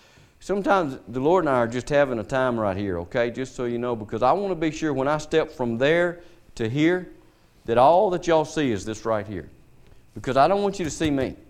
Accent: United States; born there; I was born in America, so we're blessed to be a free nation and things.

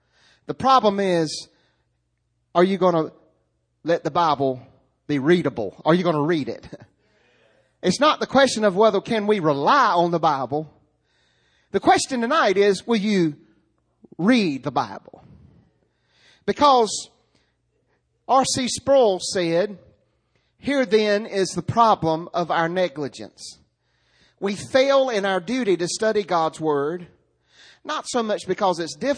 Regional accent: Rocky Mount, North Carolina, United States; born there; I was born in Rocky Mount. I had nothing to do with it. I just popped out at Nash General Hospital in 1971.

